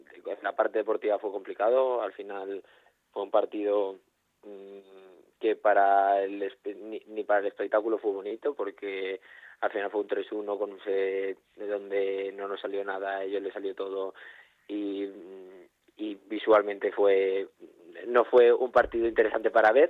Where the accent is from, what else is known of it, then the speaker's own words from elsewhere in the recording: Valencian Community, Spain; Entonces, la verdad es que eso como valenciano, la verdad es que es muy bonito